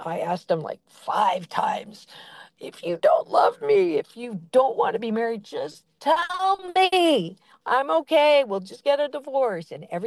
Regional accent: Canada; born there; in the Chinese culture, even though I was born in Canada, but I was raised in Chinese culture

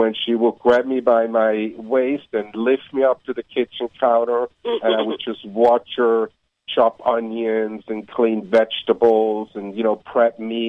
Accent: Switzerland; I'm kind of from the Swiss Alps, and you know, there's a lot of land and a lot of cows, and not really anything else.

